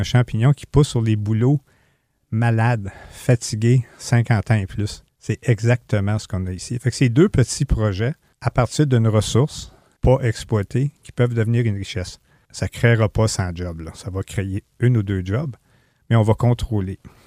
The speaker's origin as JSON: {"language": "French", "town": "Gatineau", "region": "Quebec", "country": "Canada", "said": "quand je suis arrivé en 1980 dans la région. Je viens de la ville en passant, je viens de Gatineau, dans un petit quartier plein d'asphalte."}